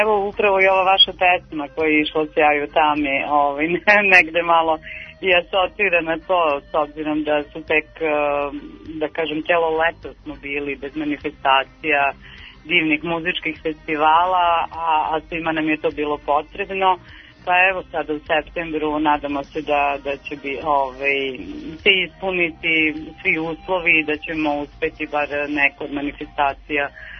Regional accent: Belgrade, City of Belgrade, Serbia; ja sam inače Beograđanka

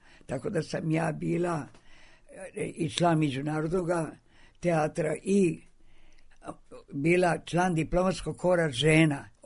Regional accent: Novi Sad, Vojvodina, Serbia; kad sam ja došla iz Novog Sada

